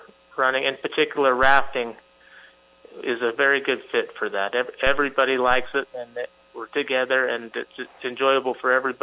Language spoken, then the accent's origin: English; Salt Lake City, Utah, United States; Well, I grew up in the Salt Lake City area, okay. And we have lots of outdoor stuff available.